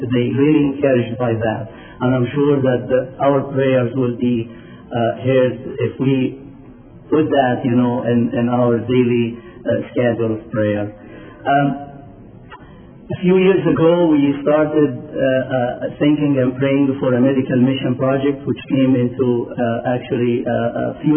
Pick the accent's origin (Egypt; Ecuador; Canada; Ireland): Egypt; now in United States; I was born and raised in Egypt, actually. I came here to the United States in 1980, and I'm in the PCA Church over there in California, in Artesia, California, Cornerstone PCA Church.